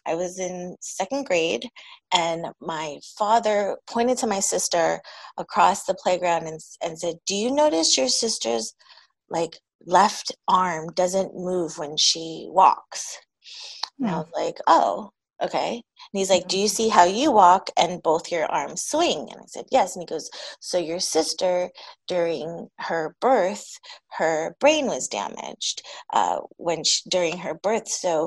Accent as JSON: {"language": "English", "region": "Minnesota", "country": "United States", "tie": "born there", "said": "I'm Taiwanese American. I'm from actually born in Minnesota."}